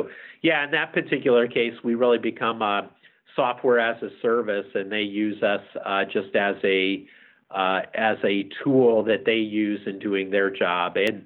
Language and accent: English; Lawrenceville, Illinois, United States; I grew up in Southern Illinois in a small town called Lawrenceville, basketball powerhouse, back in the 70s and 80s.